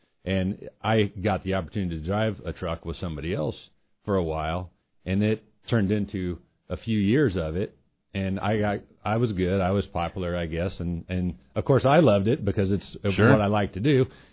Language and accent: English; Quincy, United States; because we're from Quincy.